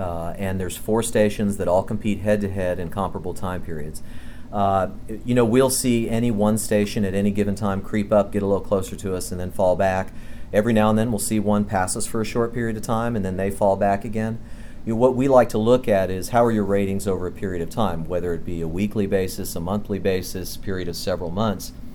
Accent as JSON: {"language": "English", "region": "Florida", "country": "United States", "tie": "born or raised there", "said": "I grew up in Florida."}